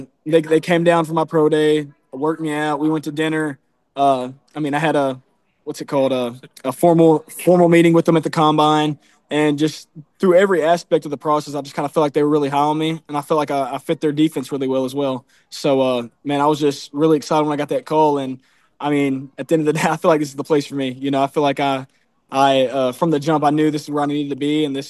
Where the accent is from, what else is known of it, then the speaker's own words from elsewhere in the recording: Texarkana, United States; Yeah, I'm actually in Texarkana right now. This is my hometown.